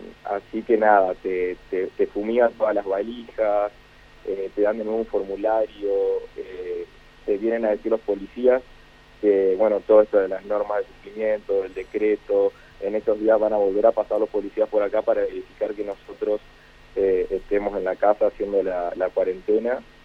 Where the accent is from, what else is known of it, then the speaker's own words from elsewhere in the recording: Federal, Entre Ríos, Argentina; now in Mar del Plata, Argentina; yo soy de Entre Ríos, de Federal, me vine a hacer la cuarentena a Mar del Plata